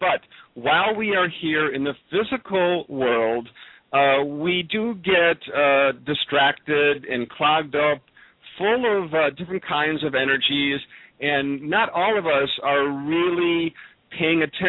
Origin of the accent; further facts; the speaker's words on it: Milwaukee, Wisconsin, United States; born there; I was born in Milwaukee, Wisconsin, in the United States, and currently I am living in Wisconsin